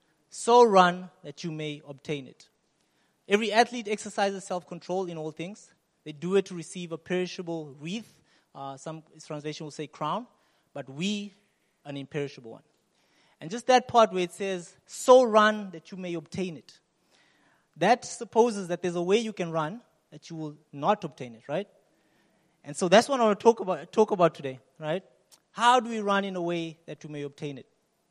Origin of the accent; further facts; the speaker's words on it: Kenya; I know I'm Kenyan, for those who know, but I'm not the running type. That's not, there's a different tribe, you know?